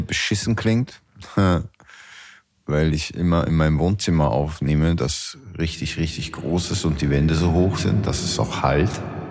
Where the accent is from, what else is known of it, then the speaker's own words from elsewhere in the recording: Austria; bei uns in Österreich gibt es voll viel Brot mit Anis